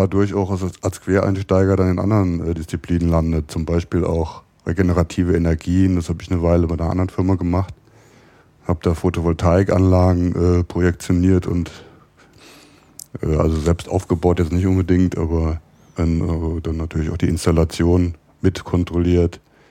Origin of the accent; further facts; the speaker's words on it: Koblenz, Rhineland-Palatinate, Germany; born there; also born or lived in Cologne; now in Berlin, Germany; Also ich bin geboren im Rheinland in der Nähe von Koblenz, habe da zunächst in Köln angefangen, Biologie zu studieren, bin dann nach Berlin umgezogen